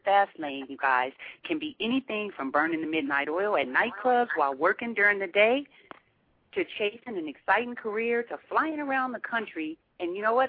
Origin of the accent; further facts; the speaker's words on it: Pacific Northwest, United States; see, we're from the Pacific Northwest, and I don't know if you know what that is, but that's like green trees everywhere.